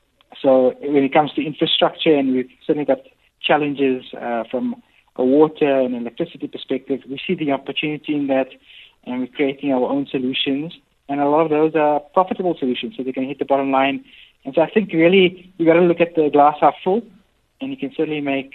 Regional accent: Johannesburg, Gauteng, South Africa; Yeah, so actually born and bred in south of Joburg, currently still living in Johannesburg. With my wife and my 8-month-old daughter. And so very much a Joburg person.

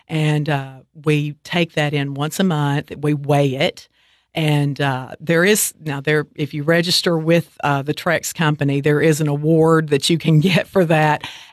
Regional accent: Martin, Tennessee, United States; also born or lived in Crossville; Originally, I'm from Martin, Tennessee. My father worked for TVA, and so he transferred to Watts Bar Nuclear, and I ended up in Crossville.

